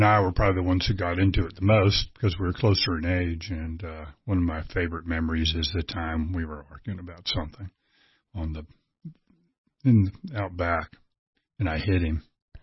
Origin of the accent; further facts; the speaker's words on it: Norfolk, Virginia, United States; Grew up in Norfolk, Virginia.